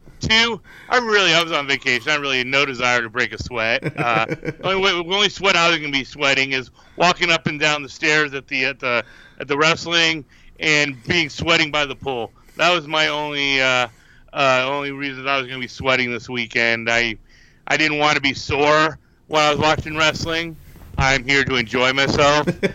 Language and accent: English; Texas, United States; And I'm from Texas, so for me to put thinking the Mexican food in Tennessee was top notch says a lot.